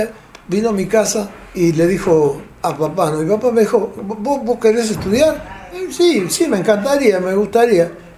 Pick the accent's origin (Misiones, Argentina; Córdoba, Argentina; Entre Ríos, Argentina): Entre Ríos, Argentina; Concordia; se dio la casualidad que en mi pueblo, en Concordia, y lo nombro porque lo quiero mucho a mi pueblo